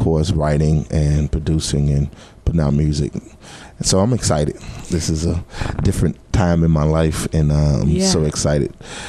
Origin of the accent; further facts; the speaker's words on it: Clarksdale, Mississippi, United States; also born or lived in Moorhead; So born and raised here, my dad pastored in a small town called Moorhead. And so I grew up in Clarksdale and Moorhead.